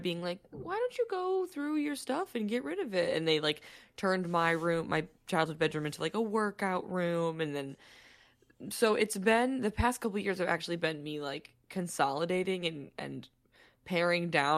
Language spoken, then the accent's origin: English; Michigan, United States; Listen, growing up in the Midwest, I'm from Michigan. Every house has a basement